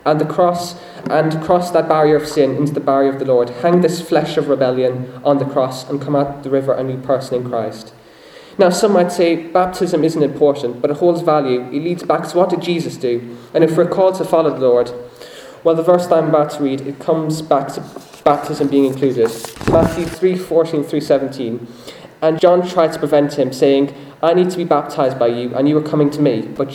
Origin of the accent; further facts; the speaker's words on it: England, United Kingdom; born there; I was born in England 24th of June 2004.